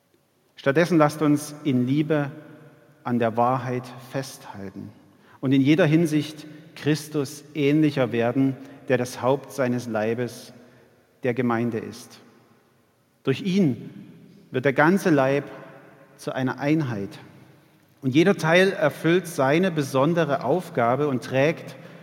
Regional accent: Ottendorf-Okrilla, Saxony, Germany; auch der Ort, den ihr sicher aus den Verkehrsmeldungen kennt, wo ich herkomme, Ottendorfer Grillach. Da wohne ich, seit ich 5 Jahre alt bin. Und das sind jetzt schon 40 Jahre, also könnt ihr euch den Rest denken, wie alt ich bin.

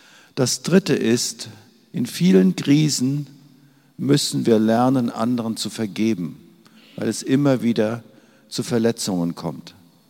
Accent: Hesse, Germany; Ich bin im Mittelgebirge groß geworden, so ähnlich wie hier, zwischen Frankfurt und Heidelberg im Odenwald.

